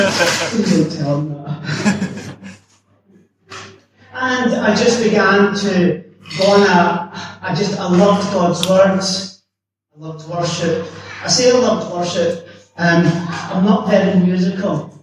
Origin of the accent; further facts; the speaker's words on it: Glasgow, Scotland, United Kingdom; I grew up in Glasgow with a very, very disjointed family.